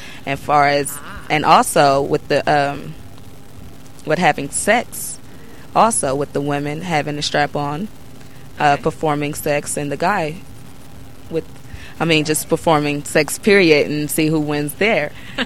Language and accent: English; Washington, District of Columbia, United States; Well, I'm from Washington, D.C.